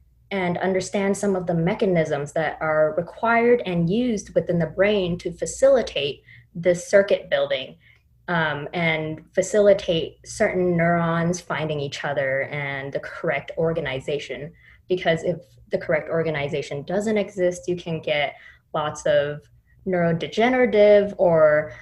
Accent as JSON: {"language": "English", "town": "Oakland", "region": "California", "country": "United States", "tie": "born or raised there", "said": "because I grew up in Oakland, California, and I grew up a few miles away from where Black Panthers were founded"}